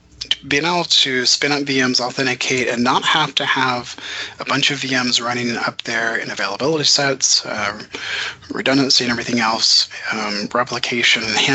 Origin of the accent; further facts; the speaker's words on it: Birmingham, Alabama, United States; I hail from Birmingham, Alabama.